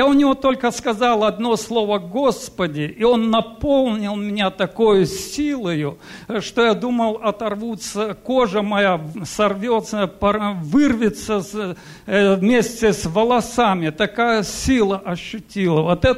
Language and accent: Russian; Kazakhstan; родом из Казахстана.